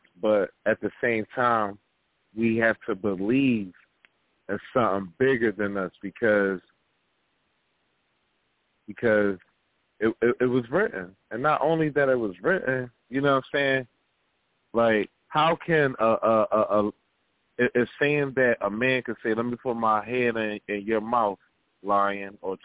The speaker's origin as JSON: {"language": "English", "town": "Philadelphia", "region": "Pennsylvania", "country": "United States", "said": "I'm from North Philly, you know what I'm saying? Like, I'm from North."}